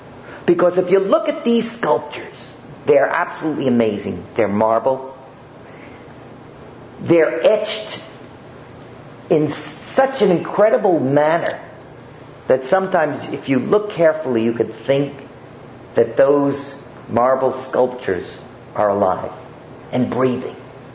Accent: Bronx, New York, United States; born there; I was born in the Bronx. I'm just a plebe from the Bronx.

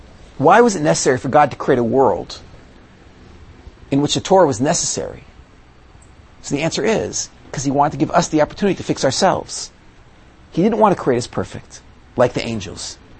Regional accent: United States; the culture that I was raised in America

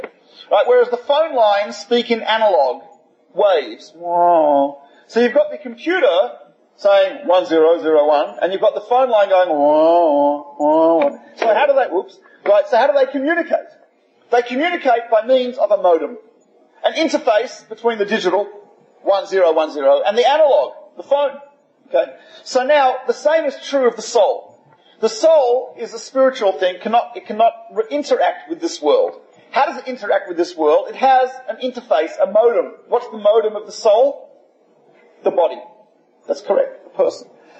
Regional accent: Australia; I'm from Australia, so south of the Mason-Dixon line.

